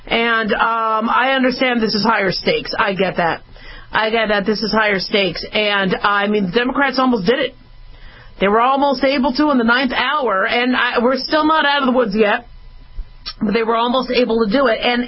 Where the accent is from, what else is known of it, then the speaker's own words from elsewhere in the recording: Nevada, United States; I come from Nevada.